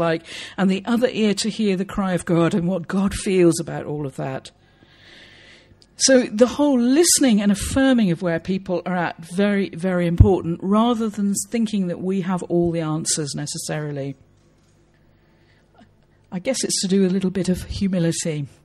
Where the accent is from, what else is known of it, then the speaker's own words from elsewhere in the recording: South West England, United Kingdom; now in London, United Kingdom; I'm unashamedly middle class, I'm white, I come from the West Country, and I live in inner city Peckham in southeast London.